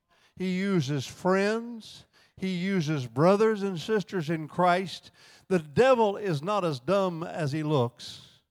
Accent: Indiana, United States; I'm from Indiana.

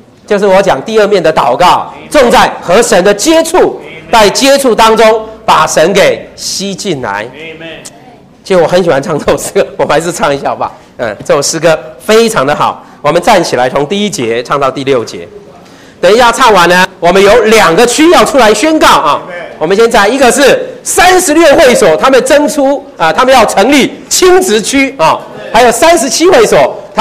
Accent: China; 我们中国人看到秘诀啊眼睛就亮起来了啊

